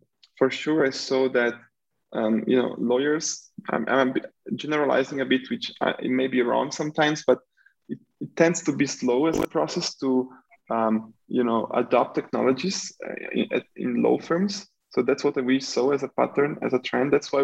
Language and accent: English; Italy; now in China; Yeah, so I'm originally from Italy, the northern part of Italy, between Venice and Milan, the city of Juliet and Romeo. And I went to school actually in Milan